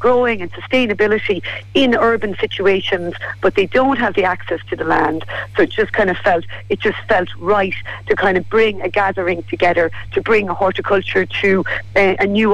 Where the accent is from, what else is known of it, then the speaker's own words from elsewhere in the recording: Laois, Leinster, Ireland; So I grew up in Leash, so I'm kind of wouldn't be too far from Kilkenny.